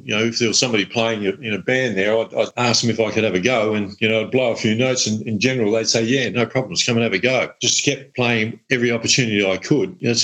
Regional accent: Balaclava, South Australia, Australia; also born or lived in Darwin / Adelaide; I was born in Balaclava Hospital, about 100 k's north of Adelaide. Yeah, so I'm a country boy at heart. Back in the early 60s, I lived there for about 7 or 8 years of my life, and then my parents moved to Darwin.

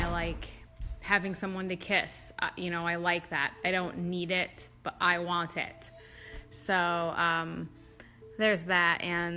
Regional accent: Minnesota, United States; I'm from Minnesota.

